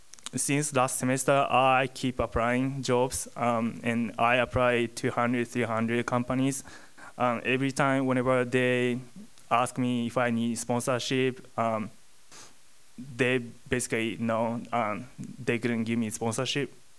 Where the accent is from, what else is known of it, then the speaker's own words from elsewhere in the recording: Japan; English is a second language; I'm from Japan.